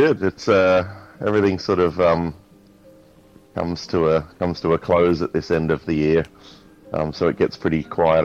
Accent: London, United Kingdom; But really, my family reside in England. I'm from London originally

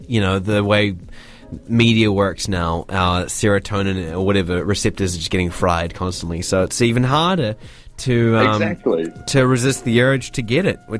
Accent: Invercargill, Southland, New Zealand; I'm originally from Invercargill.

